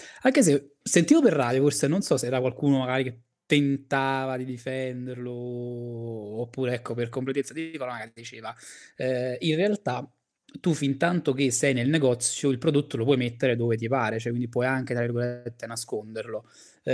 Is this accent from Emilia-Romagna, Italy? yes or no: no; Avellino, Campania, Italy; se parli con un bergamasco e tu gli dici sono di Avellino, ti guarda dicendo ma dove cazzo sta Avellino?